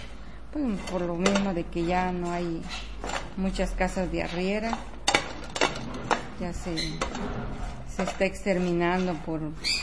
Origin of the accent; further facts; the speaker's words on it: Chiapas, Mexico; Soy nativa de acá de Tuzla, es la comida o el tradicional